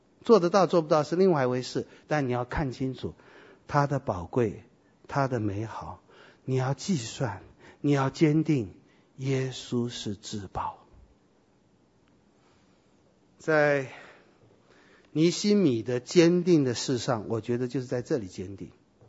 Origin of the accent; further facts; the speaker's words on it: China; 我相信了，反正我们中国人过一阵就会发明一个东西。